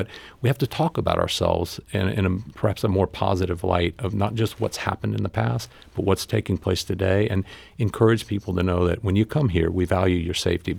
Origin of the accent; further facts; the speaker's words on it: Midwest, United States; I grew up in the Midwest, so I was kind of used to this, although I've been out of this weather for a long time.